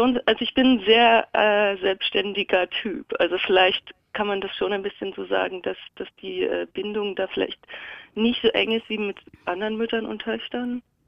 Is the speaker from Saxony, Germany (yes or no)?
yes; Görlitz, Saxony, Germany; Ich bin in Görlitz groß geworden.